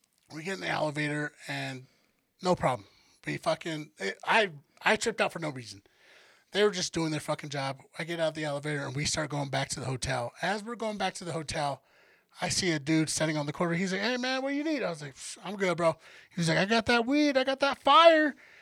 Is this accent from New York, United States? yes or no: no; Colorado, United States; And I'm from Colorado. When you're in the shade and it's windy, it's fucking cold.